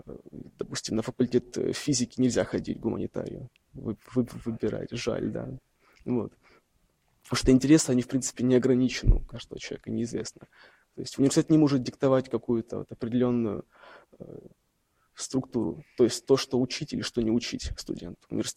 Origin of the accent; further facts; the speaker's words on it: Rostov-on-Don, Rostov Oblast, Russia; я из Ростова-на-Дону, я не из Москвы.